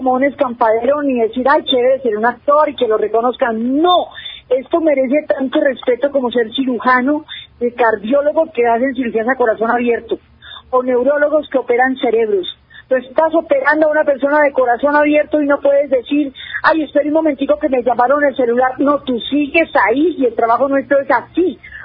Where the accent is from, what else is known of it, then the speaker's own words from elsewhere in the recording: San Gil, Santander, Colombia; born there; yo nací en San Gil, prácticamente no viví nada en San Gil